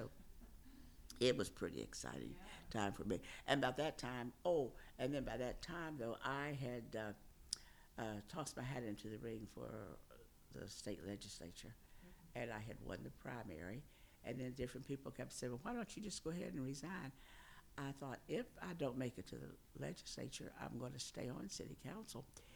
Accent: Osage, West Virginia, United States; now in Morgantown, United States; I've lived in Morgantown most of my life, but I was born and raised in Osage.

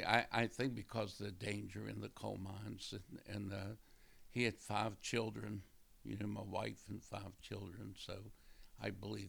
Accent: Liberty, United States; born there; I was born in Liberty, which is about a mile and a half west of Osage. Right now I'm 79 years old. I was born in 1940, March the 15th.

